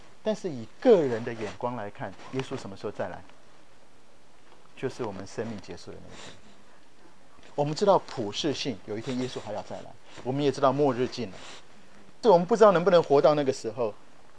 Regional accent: Taiwan; 我在很小的时候在台湾就看到一本书

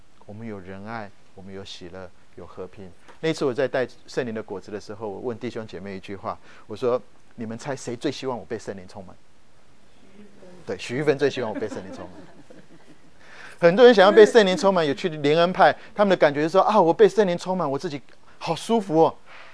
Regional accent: China; 这跟我们中国人的想法有一点一样，我们中国人很多事情都是祖传秘方

